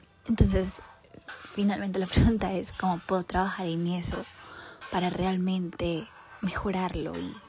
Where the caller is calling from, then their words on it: Colombia; soy de Colombia y tengo una pregunta.